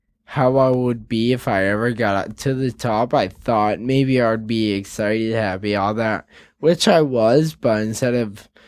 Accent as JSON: {"language": "English", "town": "Leominster", "region": "Massachusetts", "country": "United States", "tie": "born or raised there", "said": "Leominster, Massachusetts. It's about a half hour outside of Worcester, Massachusetts."}